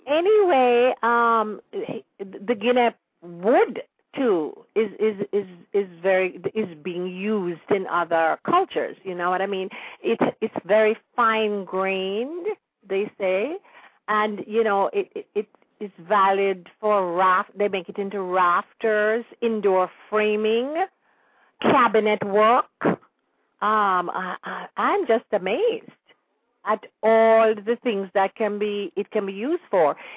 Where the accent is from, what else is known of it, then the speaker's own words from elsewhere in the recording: Kingston, Jamaica; moved away as an adult; like a lot of other Jamaicans, I grew up in Kingston and only went to perhaps two different parts of the country in my whole 23 years that I lived there.